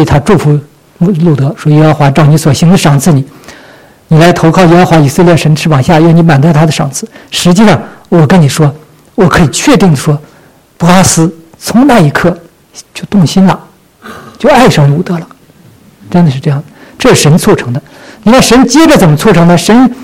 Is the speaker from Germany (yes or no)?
no; China; 我们中国人特重这个，对吧？